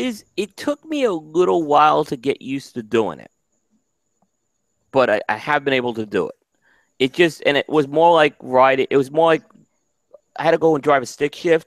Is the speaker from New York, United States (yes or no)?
yes; New York City, New York, United States; You know, when I grew up in New York City, they would sometimes make coffee in the urns, right?